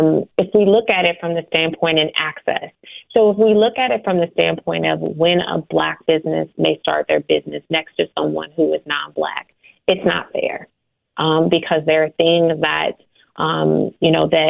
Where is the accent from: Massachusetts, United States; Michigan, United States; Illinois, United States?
Illinois, United States; Chicago; I'm born and raised in Chicago, on this, you know, low end of Chicago, but I frequent all sides of Chicago.